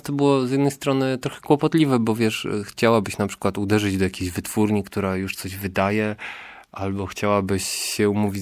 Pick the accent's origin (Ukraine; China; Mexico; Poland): Poland; Pomeranian Voivodeship; jesteśmy aktualnie w większości, jesteśmy nawet z Małego Trójmiasta